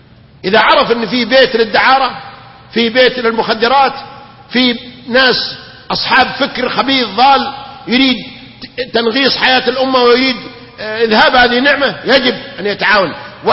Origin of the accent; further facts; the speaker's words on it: Saudi Arabia; ما عندنا في المملكة العربية السعودية قبر واحد يطاف به أو يعبد من دون الله.